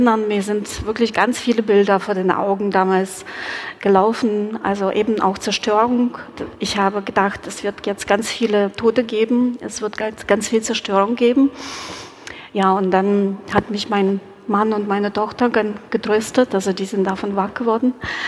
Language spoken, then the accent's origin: German; Kyiv, Kyiv City, Ukraine; now in Dresden, Germany; Also meine Schwester und meine Familie lebt in Kiew. Ich bin selbst aus Kiew und lebe aber seit 25 Jahren hier in Dresden.